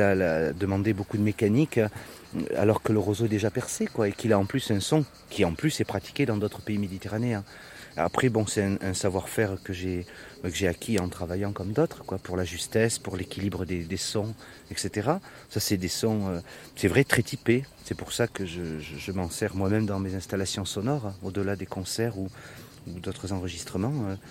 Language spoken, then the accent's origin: French; Provence-Alpes-Côte d'Azur, France; Je suis provençal, j'avais pas m'amuser à faire ça